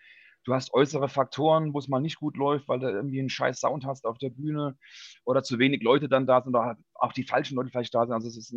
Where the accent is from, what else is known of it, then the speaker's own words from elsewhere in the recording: Ludwigshafen, Rhineland-Palatinate, Germany; Also ich bin geboren, aufgewachsen in Ludwigshafen und habe da auch ein paar Jahre beim LSC gespielt.